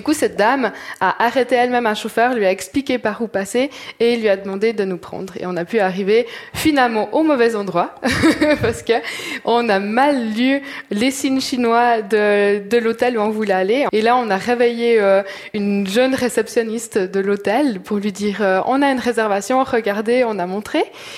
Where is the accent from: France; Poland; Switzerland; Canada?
Switzerland; Chez nous, en Suisse, on a vraiment l'habitude que les trains soient à l'heure